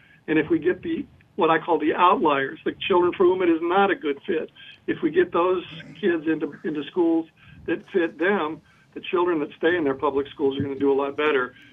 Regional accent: Texas, United States; Louisiana is doing a lot better job of that than my home state of Texas

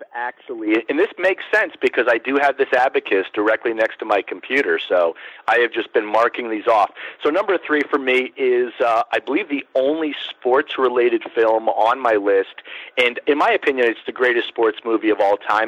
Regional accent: Miami Beach, Florida, United States; which I didn't know squat about growing up in Miami Beach as a kid

